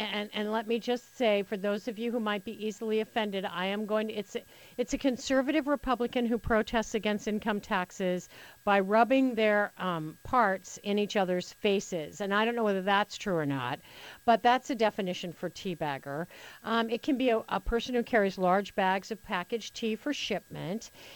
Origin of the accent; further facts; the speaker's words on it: Nunn, Colorado, United States; Because I'm from Nun, Colorado, man.